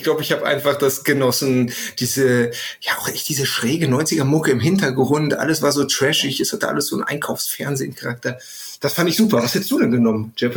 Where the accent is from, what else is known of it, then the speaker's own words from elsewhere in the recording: North Rhine-Westphalia, Germany; ich komme jetzt aus dem Ruhrpott